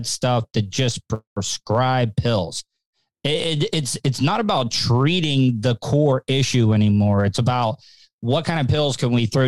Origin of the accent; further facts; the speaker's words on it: the South, United States; Growing up in the South, like if you were depressed or you were having mental issues or had ADHD and stuff, you couldn't go to your parents for that.